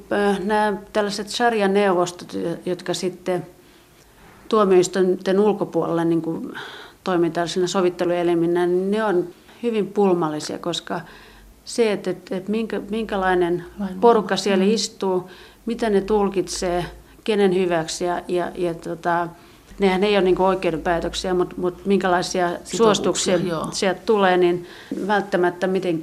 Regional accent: Helsinki, Uusimaa, Finland; kun mä oon itse helsinkiläinen, niin mun lapsuuden maisemaani väritti huomattavasti nämä tatarikauppiat

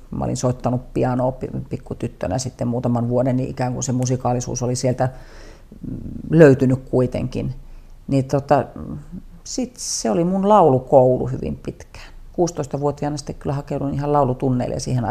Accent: Kuopio, North Savo, Finland; born or raised there; also born or lived in Imatra

